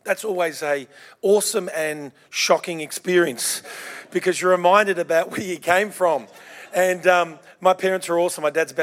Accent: Victoria, Australia; I grew up in Victoria, and we play the real game, AFL.

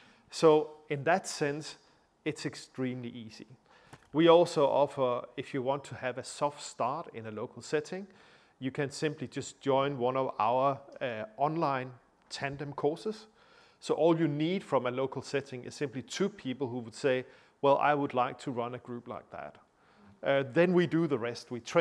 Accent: Denmark; accent: Danish; English is a second language; because of my heavy Danish accent or things like

